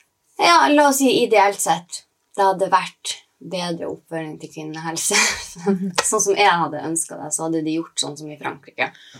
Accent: Mosjøen, Nordland, Norway; Bardufoss eller Mosjøen der jeg kommer fra

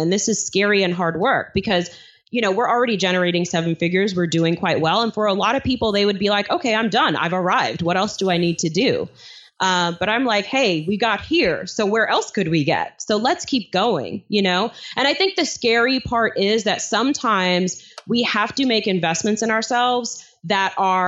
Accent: Flushing, New York, United States; like as if I was standing there right now in my apartment that I grew up in Flushing, Queens, New York.

